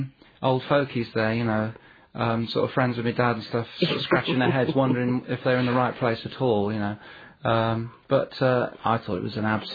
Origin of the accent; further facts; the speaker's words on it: South West England, United Kingdom; Basically, I grew up in Wiltshire